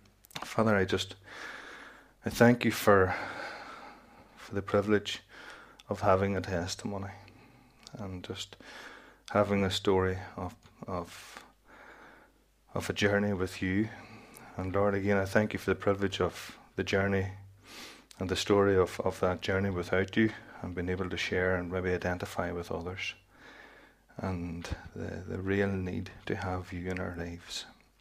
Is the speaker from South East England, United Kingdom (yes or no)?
no; Clogher, Northern Ireland, United Kingdom; I was born and reared in Clogher, and McRae Park, Clogher, if any of you know it. Nice enough wee park. Was brought up in the Sunday school of Clogher Valley Free Presbyterian